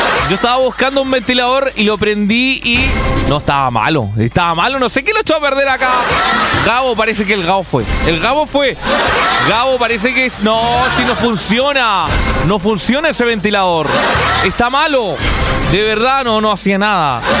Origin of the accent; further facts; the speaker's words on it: Valdivia, Los Ríos, Chile; Yo soy de Valdivia. O sea, mi ciudad natal es Valdivia, pero estoy en Temuco, estoy en Osorno. Ando por todas las ciudades.